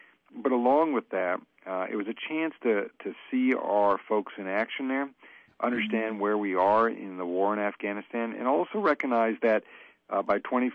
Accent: Alaska, United States; as someone born and raised in Alaska, I mean, we kind of grew up knowing that in order for us to be successful, we have to be thinking outside of Alaska's borders

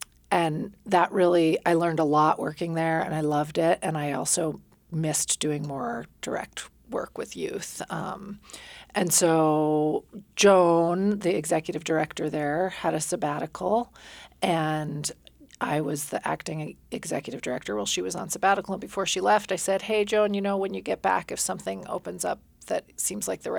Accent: Gustavus, Alaska, United States; I grew up in Gustavus, and I went to college in Northern California

